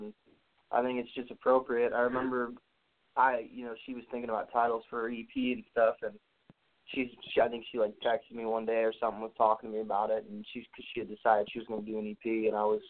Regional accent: Flint Hill, United States; I always say I'm from Flint Hill and that's where I grew up and where I started.

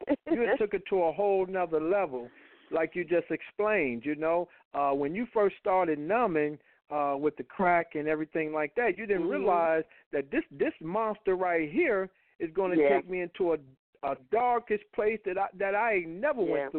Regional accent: Detroit, Michigan, United States; You know, I'm from Detroit

